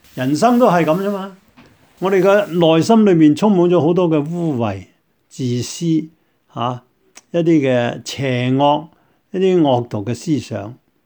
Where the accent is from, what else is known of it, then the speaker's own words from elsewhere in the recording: Guangdong, China; 好像我们广东人所说周日清的